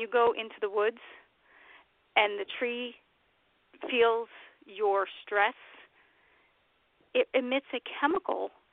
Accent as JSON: {"language": "English", "town": "New York City", "region": "New York", "country": "United States", "tie": "born or raised there", "said": "And having grown up in New York City, I grew up in Queens, we had trees, but certainly not like where I live now in the northern Appalachian mountain range here in Pennsylvania"}